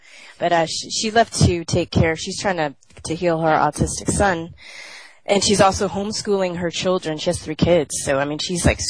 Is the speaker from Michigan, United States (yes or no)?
no; California, United States; And I'm from California, so they had the Common Core.